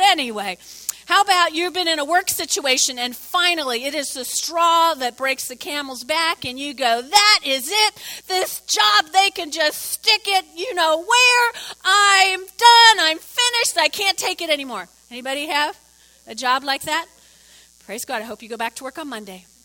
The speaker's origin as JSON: {"language": "English", "region": "New Jersey", "country": "United States", "tie": "born or raised there", "said": "I grew up in North Jersey. I was one of six kids."}